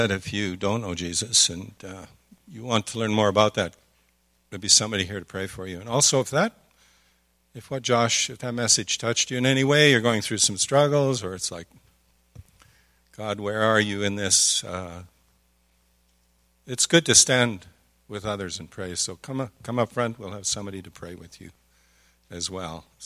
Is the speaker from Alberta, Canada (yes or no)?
yes; Alberta, Canada; Growing up in Alberta and the prairies, lots of Ukrainian friends and families